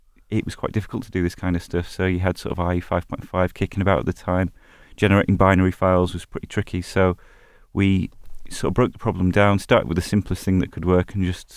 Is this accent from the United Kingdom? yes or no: yes; York, Yorkshire and the Humber, United Kingdom; That's right, yeah, we're all from York, pretty much.